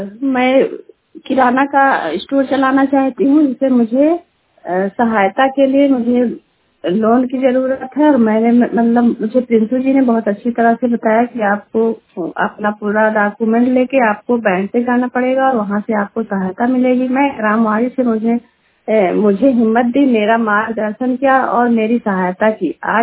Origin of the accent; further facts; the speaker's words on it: Kanhara, India; मैं ग्राम कनहरा पोस्ट लेगुरा जिला बलरामपुर की रहने वाली हूँ। मेरी उम्र 24 साल है।